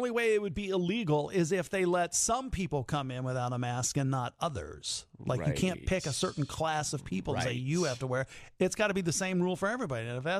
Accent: United States; Personally, as an American, I've just been embarrassed that the leading space nation in the world has not had a rocket for our own astronauts to fly on for the last 9 years

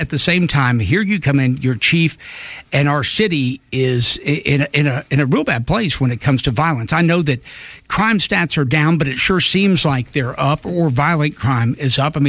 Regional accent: Mobile, Alabama, United States; I feel this is my hometown, so I don't know to compare it against other places

